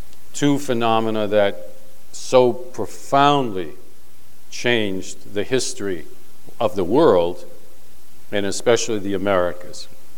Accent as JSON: {"language": "English", "town": "New York City", "region": "New York", "country": "United States", "tie": "born there", "said": "I was born in Columbus Hospital on East 19th Street in New York City."}